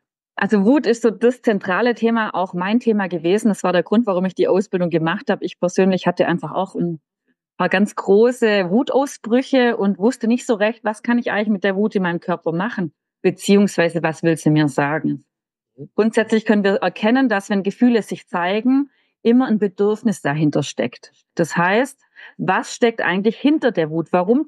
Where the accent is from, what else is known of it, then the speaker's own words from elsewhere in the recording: Baden-Württemberg, Germany; Ich komme aus Baden-Württemberg, ganz aus dem Süden. Das hört ihr bestimmt an meinem Dialekt.